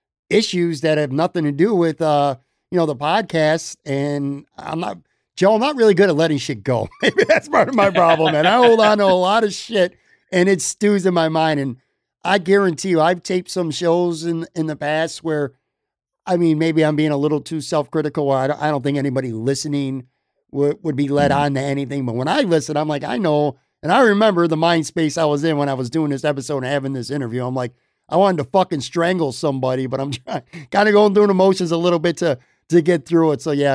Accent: New York, United States; now in Tampa, United States; I know I literally live right outside of Tampa. I don't care. I'm a New Yorker.

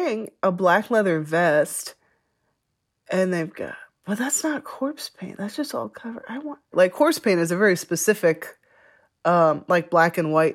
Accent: New Jersey, United States; I'm from the South Jersey Pine Barrens.

